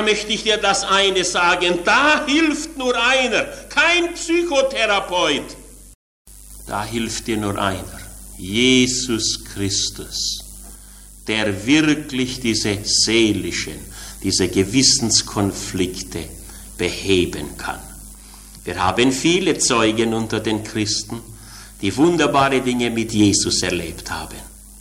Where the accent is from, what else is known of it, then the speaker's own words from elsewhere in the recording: Swabia, Germany; aber ich bin Schwabe, von mir müsst ihr sie nehmen